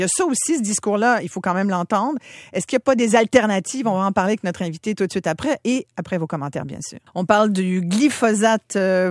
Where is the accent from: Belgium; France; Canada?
Canada; Quebec; chez nous au Québec, il y a très peu de produits.